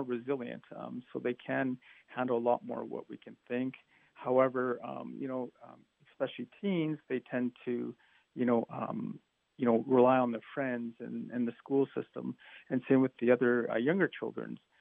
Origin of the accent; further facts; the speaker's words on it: Canada; moved away as an adult; now in El Paso, United States; Initially, I was raised in Canada, and I worked there as a therapist until, I changed careers and went into medicine.